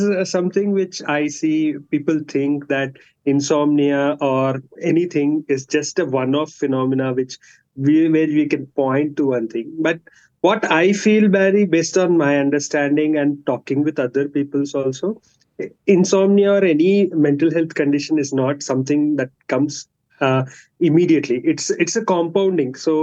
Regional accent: Hyderabad, Telangana, India; So as you said, I'm from Hyderabad

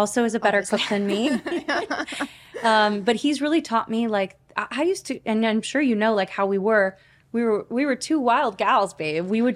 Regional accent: California, United States; also born or lived in Washington, D.C.; I grew up in Northern California.

